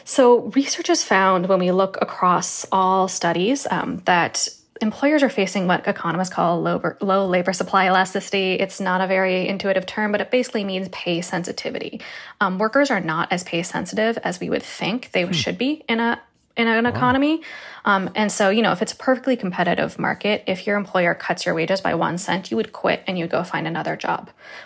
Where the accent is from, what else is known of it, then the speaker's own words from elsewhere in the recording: Massachusetts, United States; For example, I'm from Eastern Massachusetts